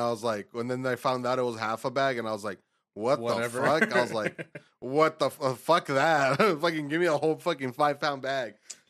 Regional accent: Texas, United States; me and Jay fucking, we're from Texas, bro. So like we fucking drink sweet tea, like fucking, it's religion down here.

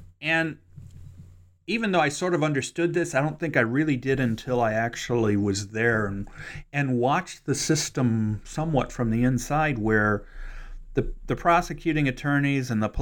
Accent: Cleveland, Ohio, United States

